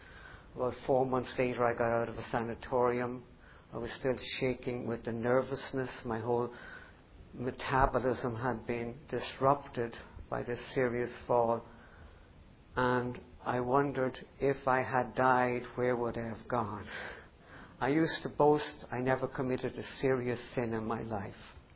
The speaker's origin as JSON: {"language": "English", "town": "Dublin", "region": "Leinster", "country": "Ireland", "tie": "born or raised there", "lives_now": "United States", "said": "I grew up in Dublin, Ireland. That's why I speak correct English and not American. And I, in a devout Catholic family, where we prayed to Mary every evening in the rosary."}